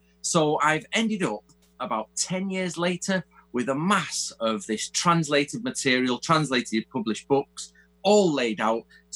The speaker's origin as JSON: {"language": "English", "region": "England", "country": "United Kingdom", "said": "obviously I'm English"}